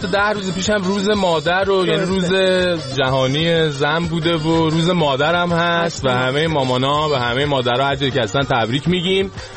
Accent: Tehran, Tehran Province, Iran; من دوست داشتم واقعیتش دوست داشتم شهر خودم یعنی تهران بودم و بعدش میرفتیم شمال.

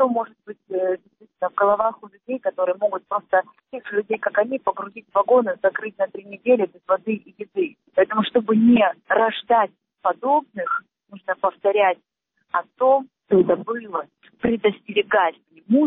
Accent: Crimea, Ukraine; born or raised there; also born or lived in Central Asia; now in Kyiv, Ukraine

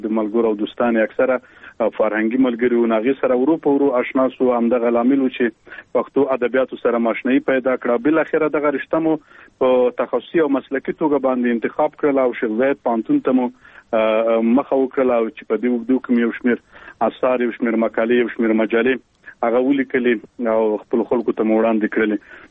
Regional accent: Khost, Afghanistan; born there; او زه په خوست ولایت کې پیدا شوم او عمر می تقریبا اوس نو 28 کلنې ته برسېږي

